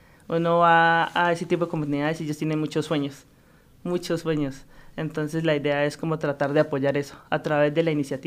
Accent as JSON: {"language": "Spanish", "region": "Cauca", "country": "Colombia", "said": "nosotros dos, que somos del Cauca, un departamento que ha sido muy, muy golpeado por el conflicto armado y que faltan muchísimas oportunidades."}